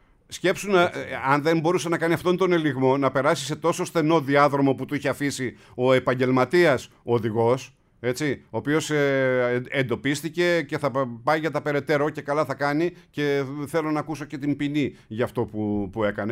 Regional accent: Livadi, Thessaly, Greece; Λιβάδι, Λαρίσης, Λιβάδι Ολύμπου.

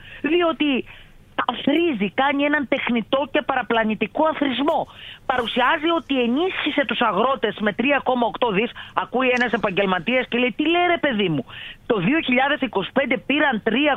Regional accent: Kileler, Thessaly, Greece; επειδή κατάγομαι από το Δήμο Κιλελέρ

